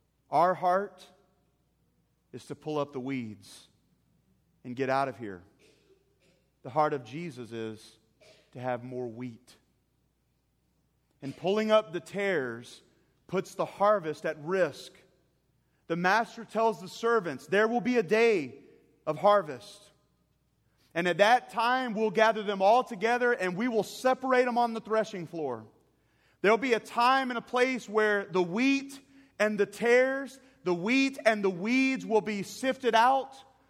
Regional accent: Texas, United States; I'm not a farmer. I've been raised in the city. I'm from Texas, but that doesn't mean I have a cowboy hat and cows. I am cityfied to the core.

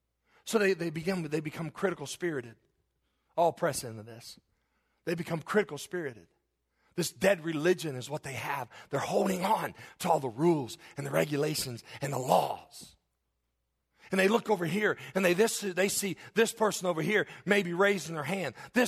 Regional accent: Alexandria, Kentucky, United States; growing up in Kentucky, not so much at Alexandria

